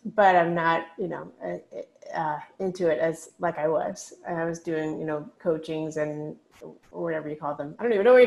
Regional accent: Texas, United States; Well, growing up in Texas, I ate a lot of Tex-Mex food.

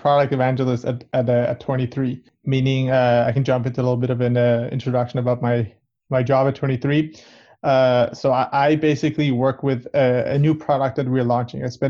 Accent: Copenhagen, Capital Region of Denmark, Denmark; born there; English is a second language; So I am Persian, as I mentioned, but have a bit of a international background. I was born in Copenhagen, actually. I was actually to an Iranian family who immigrated here.

